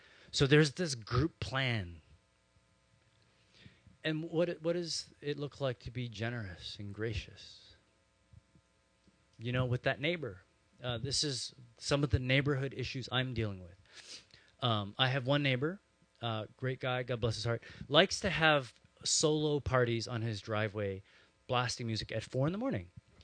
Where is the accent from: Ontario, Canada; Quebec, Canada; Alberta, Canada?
Alberta, Canada; Calgary; also born or lived in Banff; So I'm from Canada, and when I was younger, I grew up in Calgary, which is the Rocky Mountains.